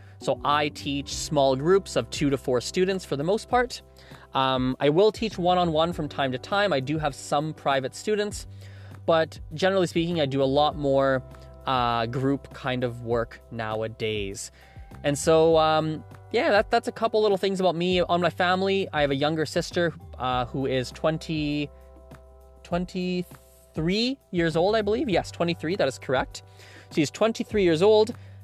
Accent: India; first language Gujarati; English is a second language; I thought to myself, I'm Indian, I should probably speak Hindi. And along the similar train of thought, I decided at the time that I definitely will need to get to a much stronger level in my mother tongue, which is Gujarati

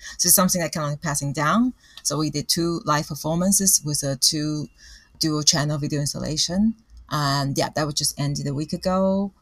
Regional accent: Taipei, Taiwan; And then I realized I'm from the north. I'm from Taipei.

